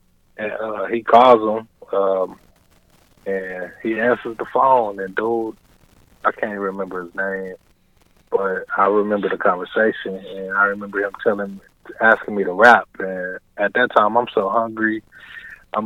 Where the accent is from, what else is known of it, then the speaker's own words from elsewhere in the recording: Tulsa, Oklahoma, United States; I'm from Tulsa, Oklahoma. I represent North Tulsa, man. I represent Black Wall Street.